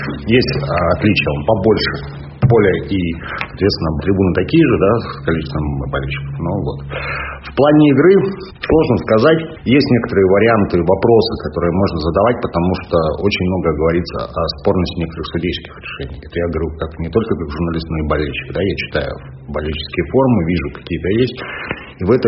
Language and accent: Russian; Angarsk, Irkutsk Oblast, Russia; в 98-м году, мне было 17 лет, я сам из Ангарска